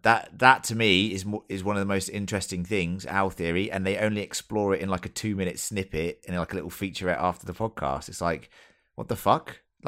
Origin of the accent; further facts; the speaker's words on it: England, United Kingdom; As an English person, I didn't know that story.